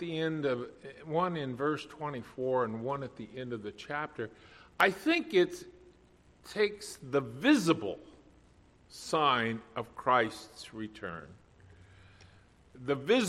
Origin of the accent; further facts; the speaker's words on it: Nebraska, United States; and I grew up in Nebraska, which is pretty flat, but in Kansas, I think, is even flatter.